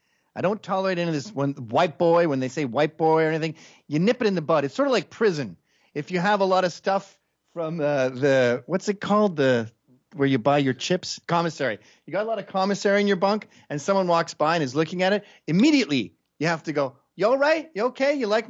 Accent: Quebec, Canada; I come from Quebec, where it's about English versus French.

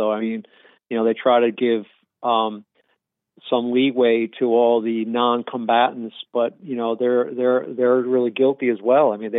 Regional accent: New York, United States; I mean, I'm only 63-ish, but I grew up in New York, and I worked as a young teenager.

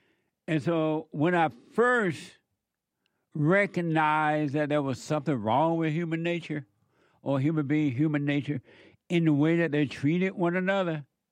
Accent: Alabama, United States; I did not know growing up in Alabama, oh, fun, on the plantation, it was amazing.

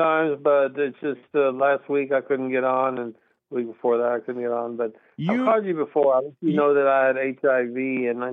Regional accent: Garland, Texas, United States; accent: German; also born or lived in Germany; growing up in South Garland, Texas

